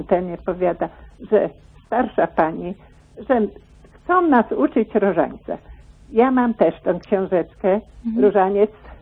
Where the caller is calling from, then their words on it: Pomeranian Voivodeship, Poland; z Pomorskiego.